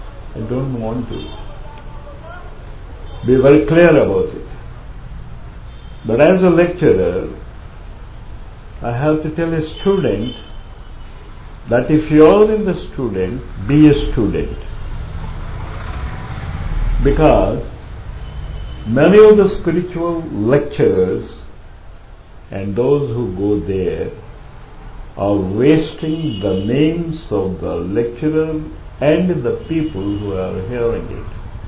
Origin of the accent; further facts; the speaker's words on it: India; We Indians, it is not our Indian dress. Of course, I am one of you.